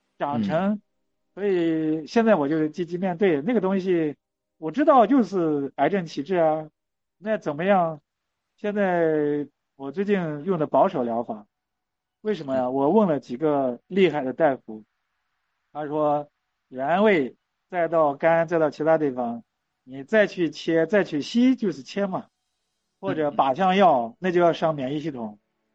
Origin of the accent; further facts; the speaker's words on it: Shaanxi, China; 刚好主刀的也是我们陕西人